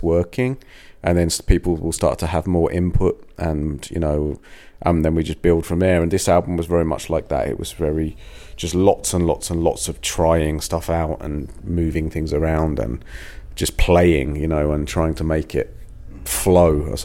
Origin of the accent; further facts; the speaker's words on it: East of England, United Kingdom; also born or lived in Northampton; I grew up in England, most of my life in Essex. The first 10 years-ish was up in a place called Northampton. But Essex, basically.